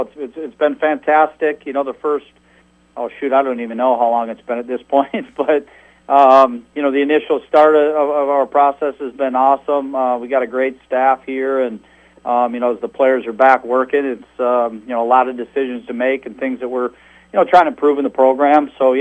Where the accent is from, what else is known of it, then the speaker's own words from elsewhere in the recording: Blaine, Minnesota, United States; growing up in Blaine was an awesome football community